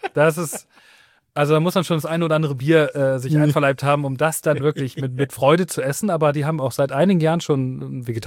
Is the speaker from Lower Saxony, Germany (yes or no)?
yes; Lower Saxony, Germany; now in Hamburg, Germany; Aus dem Süden Niedersachsens.